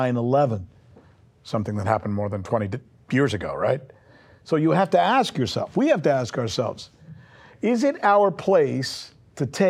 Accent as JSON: {"language": "English", "country": "United States", "said": "not just me as an American. These things that my country is doing to other countries"}